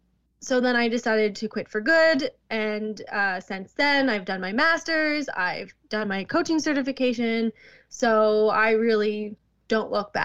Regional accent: New Brunswick, Canada; I'm from New Brunswick, Canada

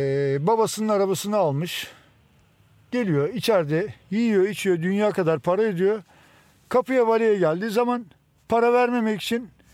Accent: Istanbul, Turkey; Doğuma büyüme İstanbulluyum. Şişli Feriköy'de ikamet etmekteyim.

